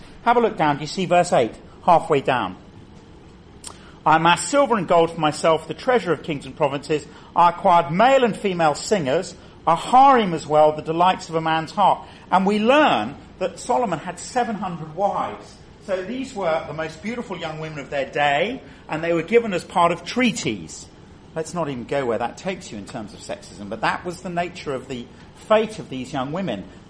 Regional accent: England, United Kingdom; as an Englishman

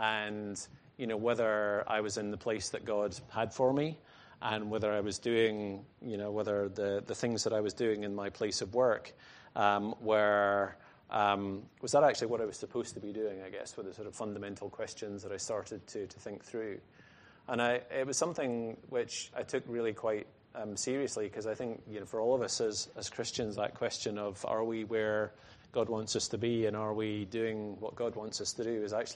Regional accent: Scotland, United Kingdom; I'm Scottish, as you may be able to tell from my strange accent. I was born and brought up in a farm in Dumfriesshire.

